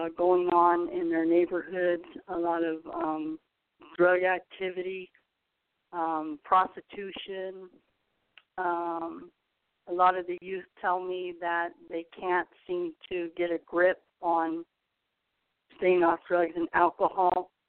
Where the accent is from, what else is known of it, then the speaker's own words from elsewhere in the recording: San Francisco, California, United States; now in Fresno, United States; Well, first of all, I've been here for 30 years, born and raised in San Francisco